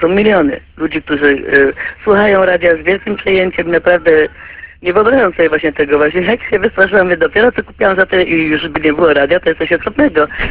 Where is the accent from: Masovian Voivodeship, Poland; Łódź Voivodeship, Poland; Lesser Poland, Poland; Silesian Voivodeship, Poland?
Silesian Voivodeship, Poland; Mikołów; ja też właśnie pochodzę ze Śląska